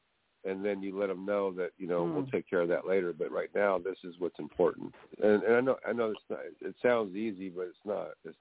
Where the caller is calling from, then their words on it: California, United States; California.